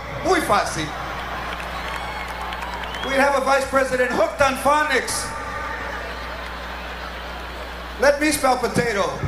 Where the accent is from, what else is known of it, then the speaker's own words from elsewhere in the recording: Texas, United States; California, that's where I live. I'm not from East L.A. Not all Latinos come from East L.A. Some of us are from the Holy Land, Texas.